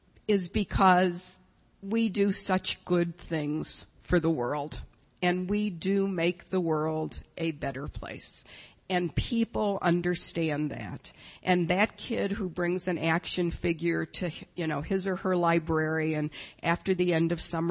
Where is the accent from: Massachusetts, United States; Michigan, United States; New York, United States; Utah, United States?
Michigan, United States; Detroit; I grew up in Detroit in a family, a lower middle class family.